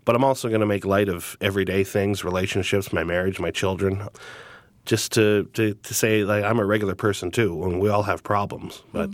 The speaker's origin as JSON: {"language": "English", "region": "Alberta", "country": "Canada", "said": "I'm Cree from Alberta. I'm part of the Cree tribe. But again, I'm adopted by, you know, white German Scottish parents"}